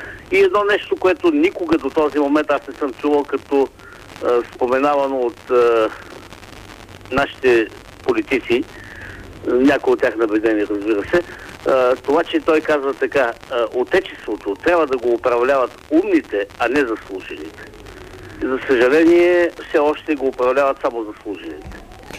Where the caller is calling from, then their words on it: Nedelino, Smolyan Province, Bulgaria; от Неделино съм.